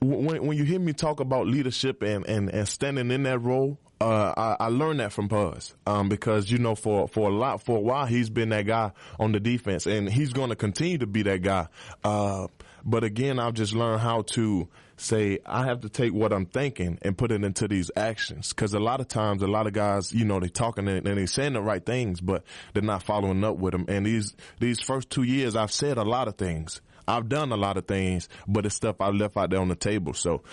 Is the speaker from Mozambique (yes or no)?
no; Georgia, United States; I mean, I love Georgia. I'm from Georgia. I'm a Georgia boy till I die.